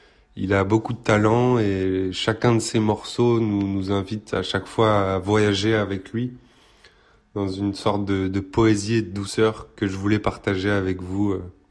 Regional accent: Paris, Île-de-France, France; je viens de Paris.

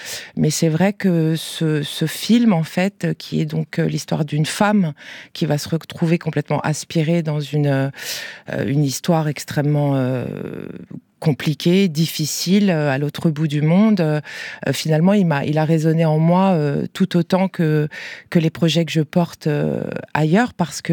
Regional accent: France; Karine, Virginie et moi-même sommes des femmes, et pas que, nous sommes des femmes noires. Voilà, moi je suis française, fière de l'être

